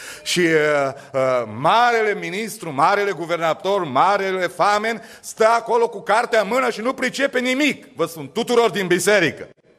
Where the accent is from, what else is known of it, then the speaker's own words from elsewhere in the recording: Romania; noi venim din România, neamul nostru, satul nostru, religia noastră, am stat vis-a-vis de biserica ortodoxă, am trăit printre cruci foarte bine, că în România sunt mai multe cruci decât semne de circulație.